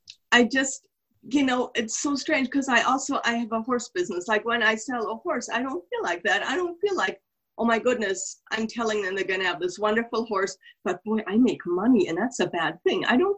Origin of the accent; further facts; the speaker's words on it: Germany; now in United States; New Mexico. Awesome. Good morning. Good morning. But originally, I'm from Germany. But I've moved here.